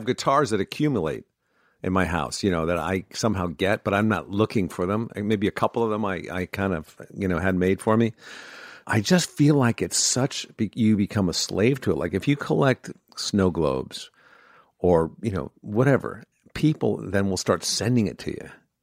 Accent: Connecticut, United States; I grew up in Connecticut on a lake. In southern Connecticut, the lake would freeze.

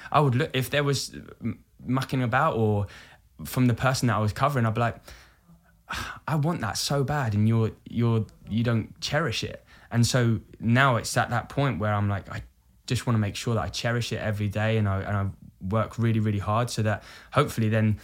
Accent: Brighton, South East England, United Kingdom; Brighton.

